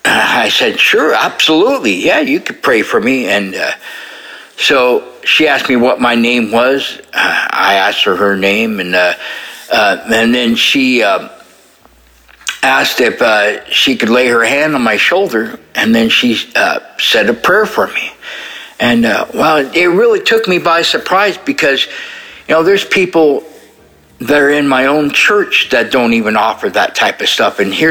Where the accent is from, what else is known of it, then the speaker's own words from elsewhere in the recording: Salem, Oregon, United States; I'm from Salem, Oregon.